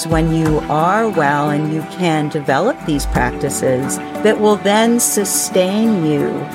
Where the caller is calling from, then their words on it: Leavenworth, Washington, United States; I'm in the mountains of Washington State in the tiny little Bavarian town of Leavenworth, Washington.